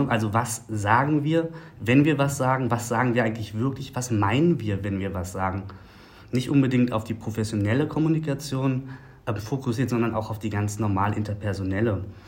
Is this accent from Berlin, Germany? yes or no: yes; Berlin, Germany; Ich bin Berliner durch und durch, geboren damals in Berlin-Marzahn. Mehrfach in der Stadt umgezogen, aber wirklich losgelassen hat sie mich nie.